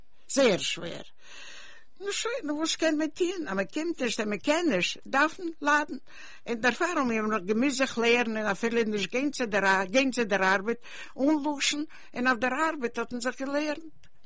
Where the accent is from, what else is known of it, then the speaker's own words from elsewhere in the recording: Russia; born there; German is a second language; Ich bin geboren in Russland. Ich kann reden Jiddisch oder ich kann nicht lehnen Jiddisch.